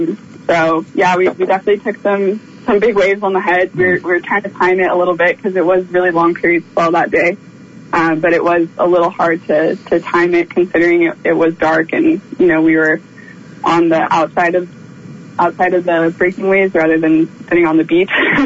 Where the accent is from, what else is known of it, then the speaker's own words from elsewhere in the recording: Montara, California, United States; Yeah, I did. I grew up in Montero.